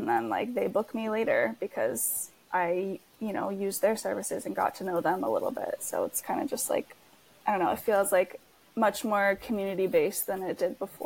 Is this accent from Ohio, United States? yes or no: no; Florida, United States; now in Seattle, United States; because I'm not from Seattle, I'm from Florida, and I've only lived here for 3 years.